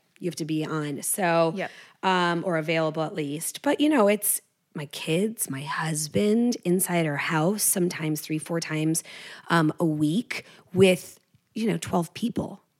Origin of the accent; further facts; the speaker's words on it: Midwest, United States; I love Michigan. I'm from the Midwest.